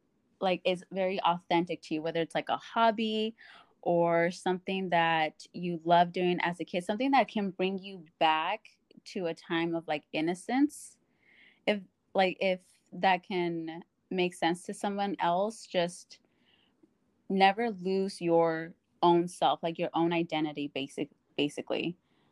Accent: Bakersfield, California, United States; also born or lived in Arroyo Grande; And I ended up moving to Bakersfield, California when I was just like 9 years old. And, grew up from there.

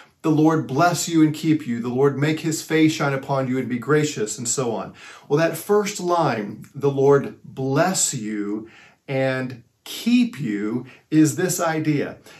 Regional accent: St. Louis, Missouri, United States; I was born and raised in St. Louis. But we would make a trip to southern Missouri, where my family was from.

